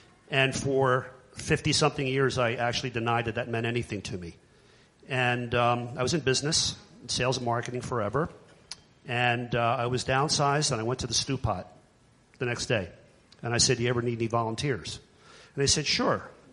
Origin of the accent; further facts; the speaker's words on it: Northeast, United States; I'm from the Northeast, and God forbid you show anybody any compassion.